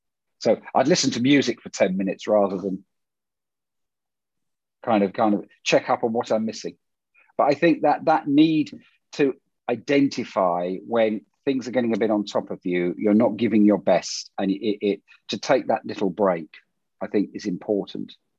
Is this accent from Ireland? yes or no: no; United Kingdom; I'm British. That's all I talk about.